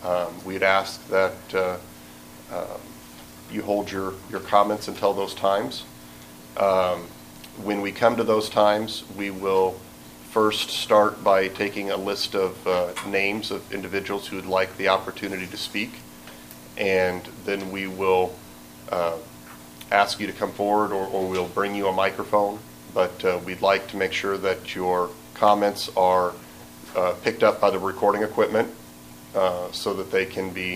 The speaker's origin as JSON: {"language": "English", "town": "Lincoln", "region": "Nebraska", "country": "United States", "said": "I represent the interests of the National Federation of the Blind of Nebraska, and I'm from Lincoln, Nebraska."}